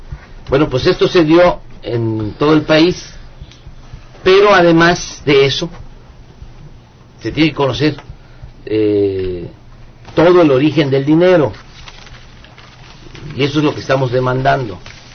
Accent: Tabasco, Mexico; por eso estoy rindiendo un homenaje a mi pueblo de manera humilde, por eso me quito el sombrero ante los tabasqueños

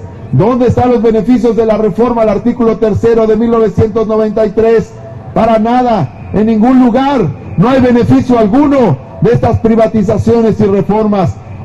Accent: Mexico; de nuestra identidad, de nuestro orgullo, de nuestra fortaleza como mexicanos.

